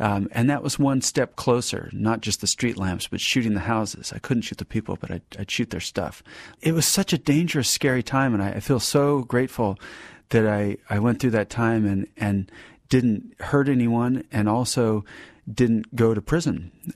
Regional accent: Alaska, United States; from growing up in Alaska and seeing boats all the time

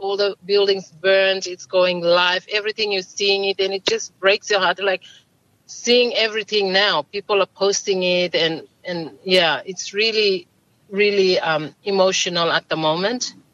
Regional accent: Malaita, Solomon Islands; moved away as an adult; So my husband is from part Guadalcanal and I'm from Malaita, and that's why we left in 2000. We left Solomon Islands

